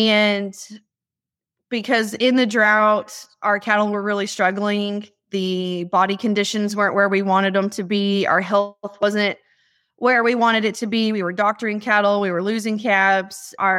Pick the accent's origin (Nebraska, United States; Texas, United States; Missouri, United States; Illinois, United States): Texas, United States; born there; also born or lived in Tulsa / Colorado / Kansas; Well, we were kind of nomads growing up a little bit. I was born in Texas, lived in Tulsa.